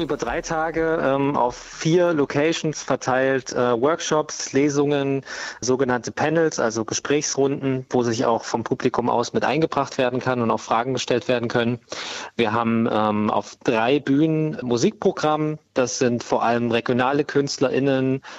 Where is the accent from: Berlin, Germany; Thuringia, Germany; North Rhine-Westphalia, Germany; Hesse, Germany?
Thuringia, Germany; Erfurt; Und dann sagen wir mal aus Thüringen, also Erfurt.